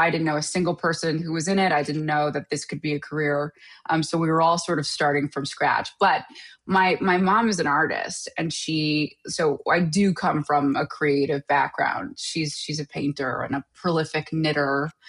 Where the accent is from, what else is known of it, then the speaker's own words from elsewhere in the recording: Montreal, Quebec, Canada; I grew up in Montreal. So Montreal is a very different place than the rest of Canada. It looks very different, and the feel is very different because of the politics and language there.